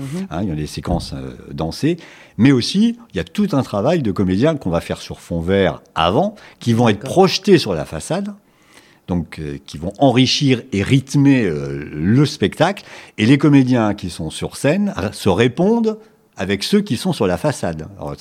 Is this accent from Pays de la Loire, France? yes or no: no; Troyes, Grand Est, France; parce que moi je suis originaire donc, de Troyes, dans l'Aube. Donc j'ai démarré là-bas